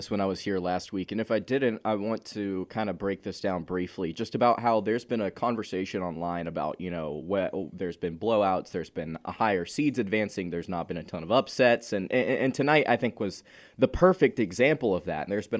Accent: Indianapolis, Indiana, United States; and obviously, I'm from Indianapolis. It was like a huge thing for me pregame.

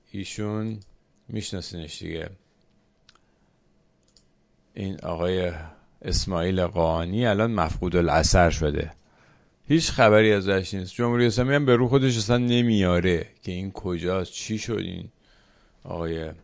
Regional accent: Iran; خطرناک بود که ما بگیم ما ایرانی هستیم

